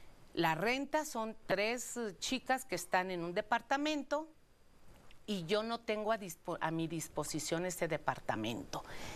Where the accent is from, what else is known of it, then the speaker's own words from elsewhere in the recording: Zacatecas, Mexico; born there; now in Coatzacoalcos, Mexico; Yo nací en Zacatecas.